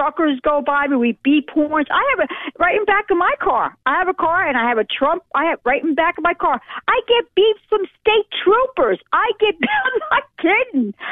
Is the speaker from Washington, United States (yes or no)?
no; New Jersey, United States; I'm originally from New Jersey, moved down to North Carolina.